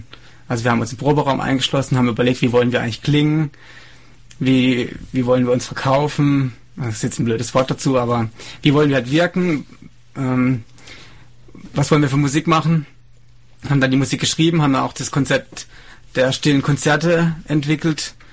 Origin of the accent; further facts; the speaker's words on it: Freiburg, Baden-Württemberg, Germany; Wir sind im weitesten Sinne aus Freiburg, Süddeutschland, und uns gibt es seit 2015.